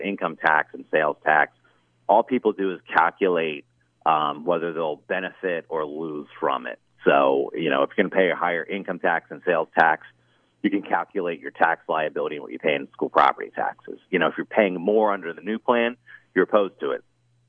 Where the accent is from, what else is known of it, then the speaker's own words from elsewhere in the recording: Pennsylvania, United States; Red Lion School District, I'm from York County. So Red Lion School District actually paid off a school building.